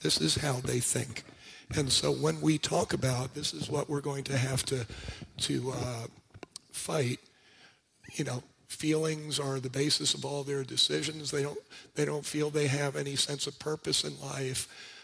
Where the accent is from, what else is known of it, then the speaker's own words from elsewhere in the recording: New York City, New York, United States; And just because I'm from New York City and we love to get in people's face